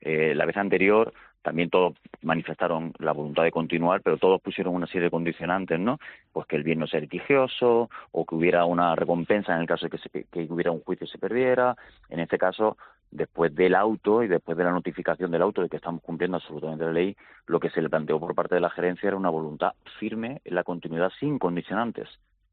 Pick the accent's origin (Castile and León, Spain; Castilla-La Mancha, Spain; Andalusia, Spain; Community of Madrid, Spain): Andalusia, Spain; Málaga; somos todos los malagueños